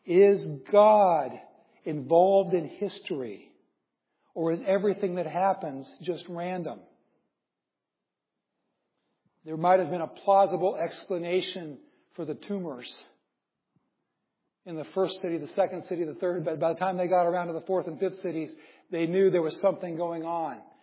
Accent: Iowa, United States; So growing up in Iowa, working for that farmer my senior year, I did all sorts of things.

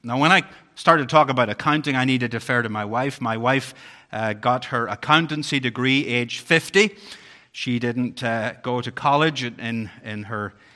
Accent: Bangor, Northern Ireland, United Kingdom; I grew up in Bangor, Northern Ireland.

